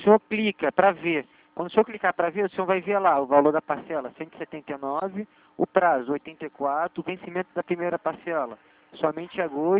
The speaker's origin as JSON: {"language": "Portuguese", "region": "Rio de Janeiro", "country": "Brazil", "said": "eu sou de Bangu"}